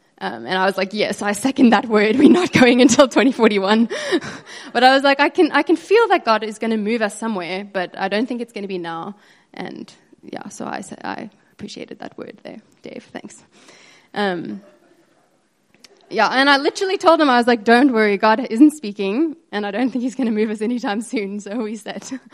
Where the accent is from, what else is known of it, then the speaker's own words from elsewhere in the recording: United States; And I am from America